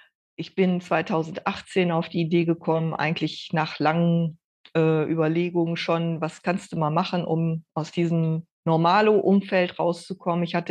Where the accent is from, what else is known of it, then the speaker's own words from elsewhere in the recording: Osnabrück, Lower Saxony, Germany; moved away as an adult; now in Höxter, Germany; Weserbergland in der Nähe von Höxter. Das seit über 35 Jahren. Bin eigentlich gebürtige Osnabrückerin und damals dann wegen Studium meines Mannes und so sind wir hier gelandet